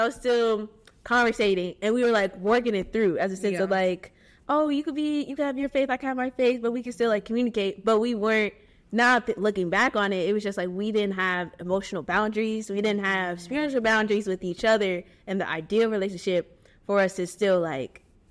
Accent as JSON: {"language": "English", "region": "Missouri", "country": "United States", "tie": "born or raised there", "also_born_or_lived": "Ohio", "said": "So some of y'all may know I'm from Missouri. That's where I was raised, but I was born in Ohio."}